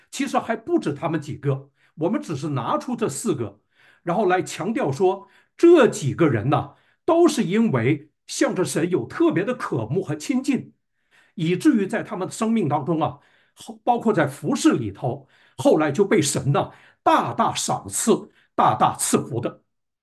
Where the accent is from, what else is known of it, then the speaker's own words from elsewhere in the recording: China; 那按照我们中国人呢的习惯我记得当我小的时候，一过完正月15，大人就要说了，说你要收心了